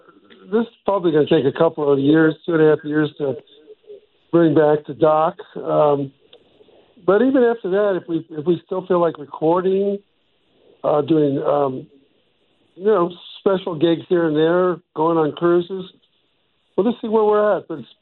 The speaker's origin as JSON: {"language": "English", "town": "Ventura", "region": "California", "country": "United States", "tie": "born or raised there", "also_born_or_lived": "Texas", "said": "I was from Ventura, California, but, you know, born in Texas, but Ventura, California for most of my life."}